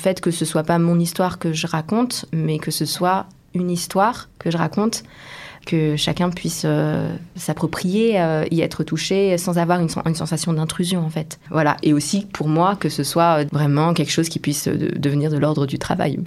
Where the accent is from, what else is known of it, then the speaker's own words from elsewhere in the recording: Mauritius; Tu viens d'où ? Ah, l'île Maurice.